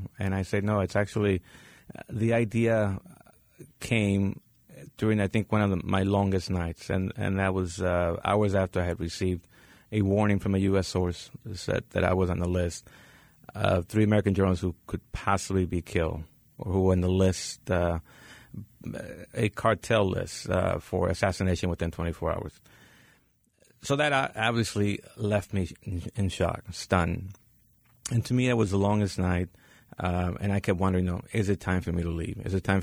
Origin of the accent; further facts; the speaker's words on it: Mexico; I am a Mexican journalist. I mean, I was born in Mexico, but I have a little blue passport that says I'm a U.S. citizen.